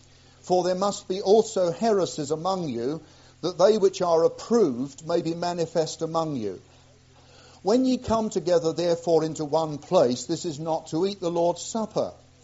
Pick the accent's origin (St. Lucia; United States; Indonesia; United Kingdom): United Kingdom; Leicester, East Midlands; Now, I come from Leicester. I don't know whether any of you know where Leicester is. Just about 30-odd miles from here.